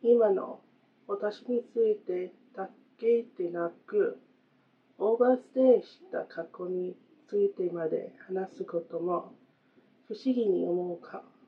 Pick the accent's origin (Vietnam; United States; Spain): United States; Japanese is a second language; 私はアメリカ人で